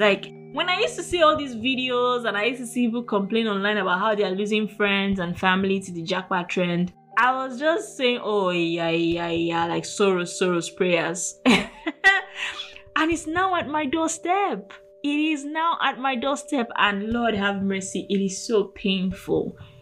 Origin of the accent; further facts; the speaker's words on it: Nigeria; And I'm still Nigerian.